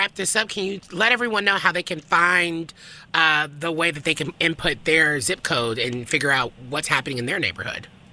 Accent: the South, United States; because I'm someone from the South

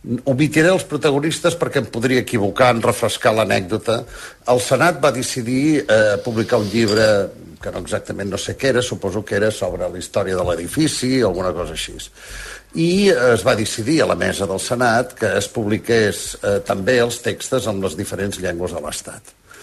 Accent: Catalonia, Spain

